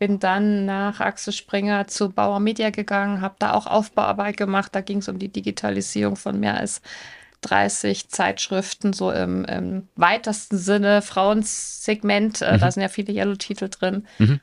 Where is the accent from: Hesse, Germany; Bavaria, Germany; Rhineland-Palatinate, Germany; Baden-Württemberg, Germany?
Bavaria, Germany; Munich; Ich bin aufgewachsen in München und habe dann da auch studiert. Ich komme aus einer naturwissenschaftlichen Familie durch und durch